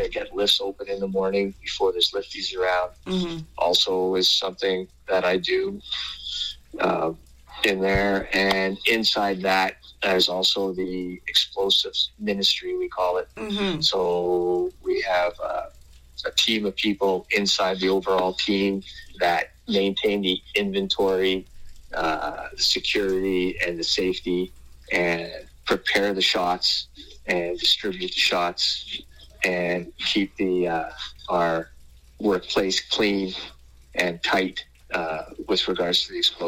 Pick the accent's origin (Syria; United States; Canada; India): Canada; Montreal, Quebec; also born or lived in Ottawa; I grew up playing hockey in Montreal and Ottawa